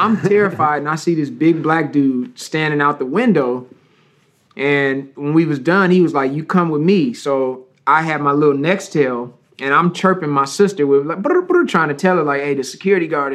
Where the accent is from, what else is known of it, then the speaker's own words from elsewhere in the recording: Flint, Michigan, United States; now in Los Angeles, United States; like, where I come from, we say cuz in blood, but we're not gangsters. There are gangsters in Flint, but we just be like, what's cracking, cuz?